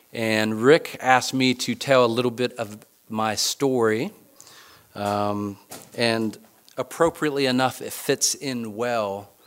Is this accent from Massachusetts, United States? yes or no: no; Huntington, West Virginia, United States; also born or lived in Indiana / Manning; now in Simpsonville, United States; I grew up in Huntington, West Virginia, home of Marshall University, the Thundering Herd.